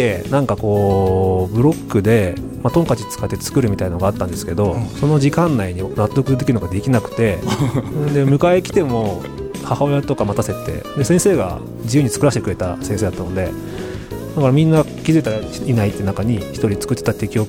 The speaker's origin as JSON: {"language": "Japanese", "town": "Toyohashi", "region": "Aichi", "country": "Japan", "tie": "born or raised there", "also_born_or_lived": "Tokyo", "said": "僕は豊橋で生まれて、高校までこちらにいて、で大学は東京の方に行ったんですけど、そこから12年かな、31歳の時にこちらに戻ってきたので、"}